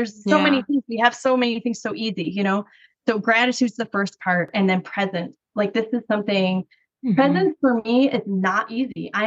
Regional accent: Rochester, New York, United States; Another guy is like, oh, we're from New York. Where from New York are you? And I'm like, oh, Rochester.

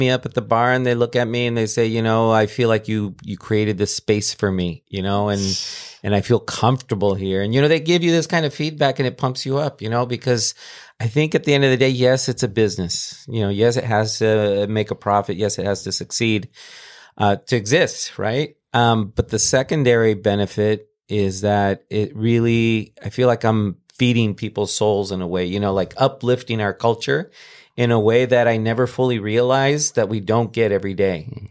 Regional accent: Escondido, California, United States; I grew up in San Diego, and we used to go across the border, you know, every week in the town of Escondido where I grew up. There were no tortillerias. There were no Mexican markets.

